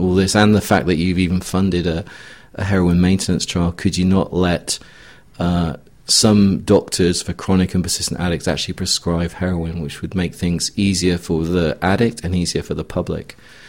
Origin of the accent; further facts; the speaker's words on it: England, United Kingdom; I'm from England.